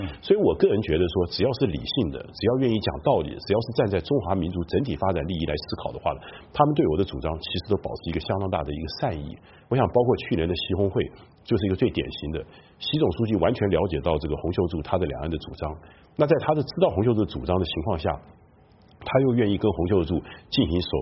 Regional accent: Taiwan; 就是说我既是台湾人也是中国人

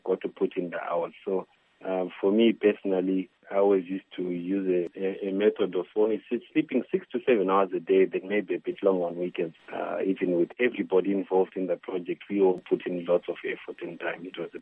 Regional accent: Zimbabwe; I grew up in Zimbabwe. My primary school was at Lewiston Primary School, secondary school was at Prince Edward.

